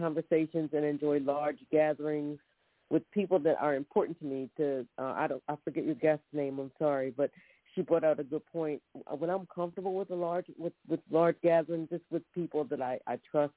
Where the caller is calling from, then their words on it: Philadelphia, Pennsylvania, United States; calling from Philadelphia.